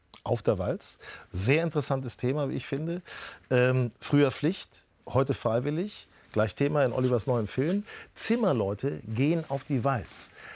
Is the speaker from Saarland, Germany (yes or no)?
no; Hanover, Lower Saxony, Germany; Hannover, meine Heimatstadt.